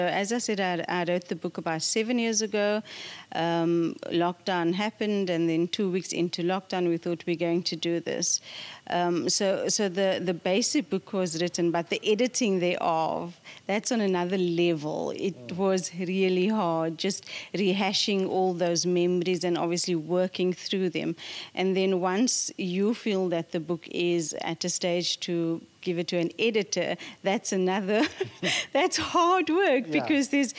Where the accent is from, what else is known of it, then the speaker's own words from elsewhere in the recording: Cape Town, Western Cape, South Africa; I grew up on the Cape Flats in Silvertown in Athlone, and it's actually classified as a township.